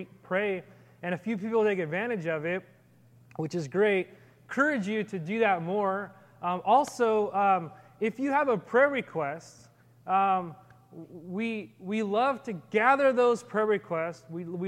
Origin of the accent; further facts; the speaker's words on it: Salinas, California, United States; when I was a kid, I grew up not only in Salinas, but I grew up on the east side of Salinas.